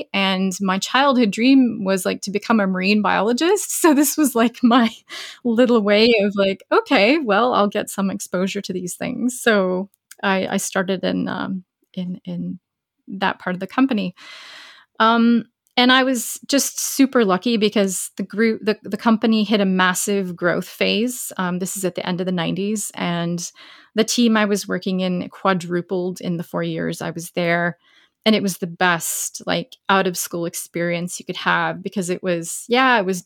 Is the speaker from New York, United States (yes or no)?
no; Tucson, Arizona, United States; I grew up in Tucson, Arizona, so like very far away from the ocean.